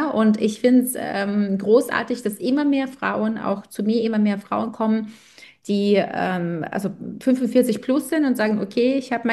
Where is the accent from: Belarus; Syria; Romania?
Belarus; now in Germany; ich komme ja ursprünglich aus Weißrussland, da wird einfach dem Aussehen ein anderer Wert gelegt